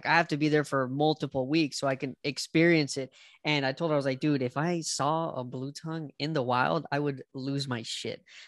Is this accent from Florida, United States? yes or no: yes; Miami, Florida, United States; now in Orlando, United States; I'm actually from Miami, Florida. So right. We have, yeah. So I get literally the whole heat of it with the Everglades and stuff like that. And I just moved to Orlando, just 4 hours north.